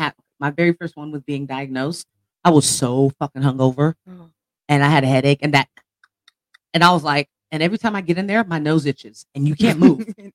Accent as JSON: {"language": "English", "town": "Elk Grove", "country": "United States", "tie": "born or raised there", "said": "I grew up in Elk Grove, so I learned how quick it was."}